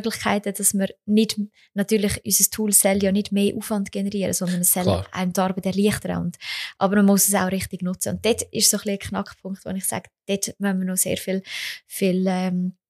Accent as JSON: {"language": "German", "country": "Switzerland", "said": "Und bei uns in der Schweiz ist es halt wirklich, man schreibt das sogar noch auf Bewerbung drauf, bitte senden Sie Ihre Unterlagen mit Foto."}